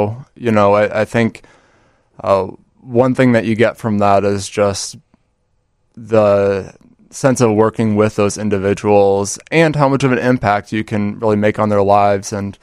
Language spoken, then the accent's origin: English; Washington, District of Columbia, United States; I'm from Washington, D.C.